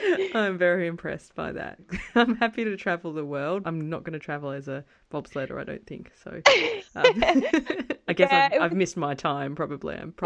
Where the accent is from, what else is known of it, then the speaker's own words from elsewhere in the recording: Australia; especially as an Australian, you can't get a much more unique reason for travelling than to be training for an Olympic bobsled team, given that we don't really have much of a history of bobsledding down here.